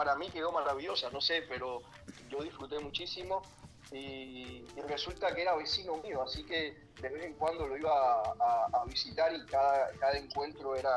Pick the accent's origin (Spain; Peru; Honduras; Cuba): Cuba; Havana; Yo soy cubano y habanero, como tú dices, de pura cepa, esté donde esté.